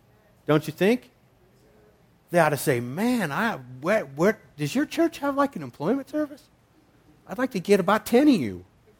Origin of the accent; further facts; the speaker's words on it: United States; Growing up in America, we all have a preconceived idea of slavery.